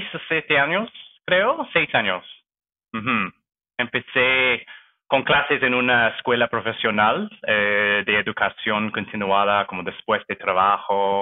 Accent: British Columbia, Canada; Spanish is a second language; now in Toronto, Canada; Sí, soy canadiense, nací cerca de Vancouver, en los suburbios, y crecí allá también. Me mudé a Toronto hace 7 años.

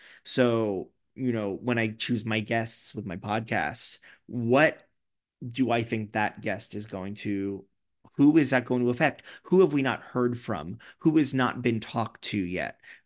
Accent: New York, United States; And yes, I'm such a New Yorker.

